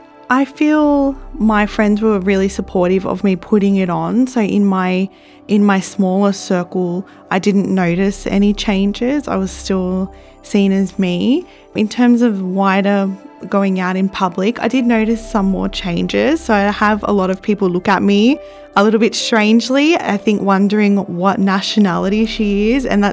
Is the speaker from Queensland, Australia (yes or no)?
no; Sydney, New South Wales, Australia; growing up in the Sutherland Shire area of Sydney